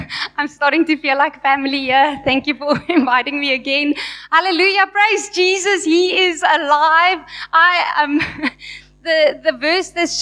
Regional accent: Blouberg, Western Cape, South Africa; I grew up here in Blouberg, started going to Buckley's, Stones.

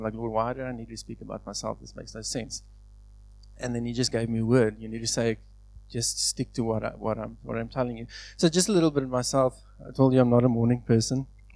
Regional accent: Somerset West, Western Cape, South Africa; So I grew up in Somerset West.

